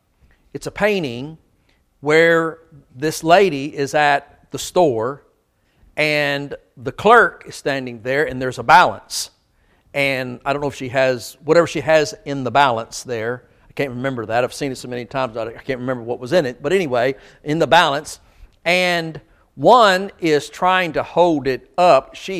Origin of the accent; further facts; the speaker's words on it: Kentucky, United States; I grew up in Kentucky, and a lot of my extended family were very poor people.